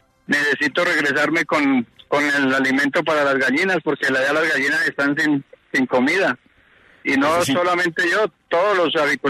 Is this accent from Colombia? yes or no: yes; Guayatá, Boyacá, Colombia; Yo vengo de Guayatá, Boyacá.